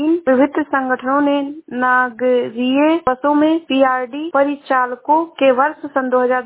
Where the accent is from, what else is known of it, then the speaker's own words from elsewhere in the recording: Uttar Pradesh, India; मैं जिला श्रावस्ती से हूँ।